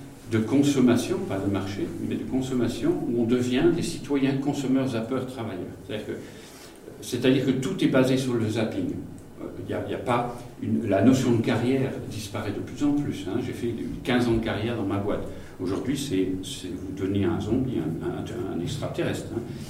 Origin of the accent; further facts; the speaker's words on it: France; now in Chapelle-sur-Moudon, Switzerland; Donc je suis en Suisse, je suis français d'origine, nul n'est parfait, désolé. Donc je suis depuis 12 ans en Suisse, donc j'habite entre Lausanne et Yverdon, à Chapelle-sur-Moudon. Très joli coin.